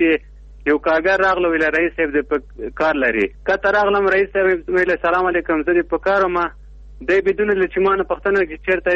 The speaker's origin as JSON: {"language": "Pashto", "region": "Logar", "country": "Afghanistan", "lives_now": "Kabul, Afghanistan", "said": "زه د لوګر اوسېدونکی یم پلان په کابل کې اوسېږم"}